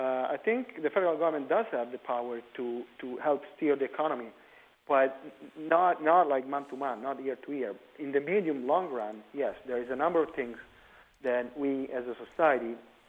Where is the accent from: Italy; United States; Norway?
Italy; I'm from Italy, and you don't have that attitude. In Italy, failure is a stigma.